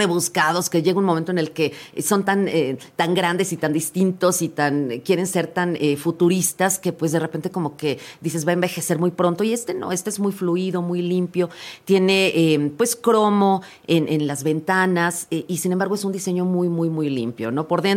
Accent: Mexico; como mexicanos comprometidos con halagar a la gente que viene a vernos

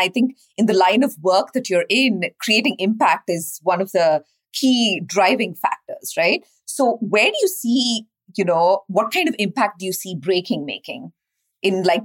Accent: India; Now, you and I grew up in India

